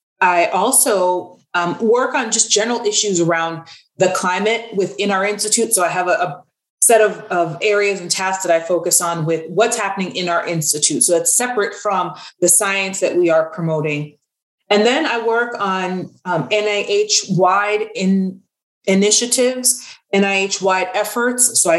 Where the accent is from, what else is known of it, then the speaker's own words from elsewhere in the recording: Miami, Florida, United States; Well, I am originally from South Florida, from Miami, Florida, and I attended undergrad at the University of Miami in Coral Gables, Florida.